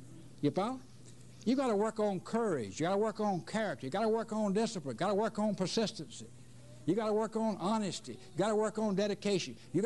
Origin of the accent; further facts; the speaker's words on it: Atlanta, Georgia, United States; I said, I'm from Atlanta. We talk about Atlanta.